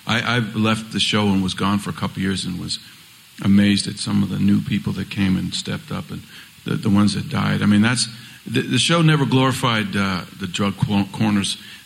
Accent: Philadelphia, Pennsylvania, United States; I'm from Philly, and Mayor Nutty, the new mayor, invited some of us to come there and screen it there.

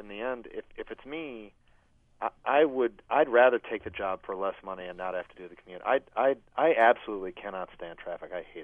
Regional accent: Midwest, United States; now in US East Coast; I mean, I grew up in the Midwest, so I can say this, and you can all throw whatever you want at me.

